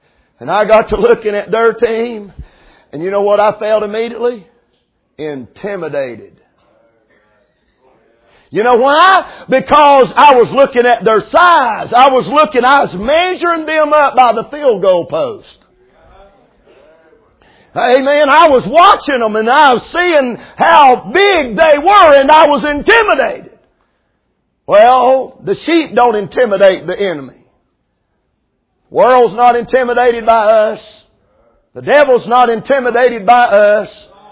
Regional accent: Rosman, North Carolina, United States; I come from Rosman, North Carolina. Go Tigers, amen.

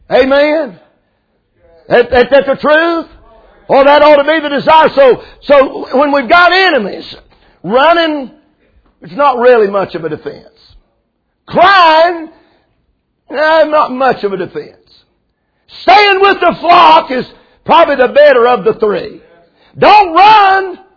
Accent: Rosman, North Carolina, United States; I come from Rosman, North Carolina. Go Tigers, amen.

